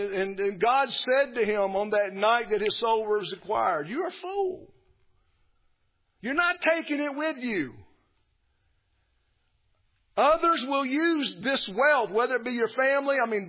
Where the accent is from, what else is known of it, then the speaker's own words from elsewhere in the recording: United States; I'm a American Presbyterian.